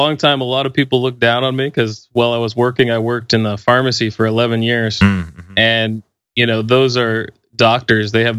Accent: Maine, United States; Well, so growing up in Maine was different. So I was homeschooled most of my life.

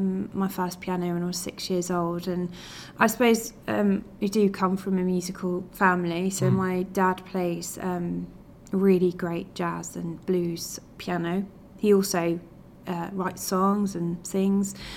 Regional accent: Nottingham, East Midlands, United Kingdom; now in Birmingham, United Kingdom; Well, I'm originally from Nottingham, but I mean, I feel like I've spent a good proportion of my life in Birmingham.

